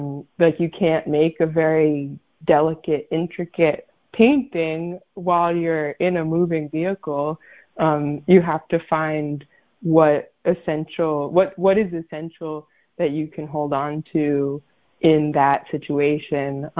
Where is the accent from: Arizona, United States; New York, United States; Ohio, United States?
New York, United States; Brooklyn; growing up in Brooklyn, I didn't really have the car culture that so much of the rest of the United States has.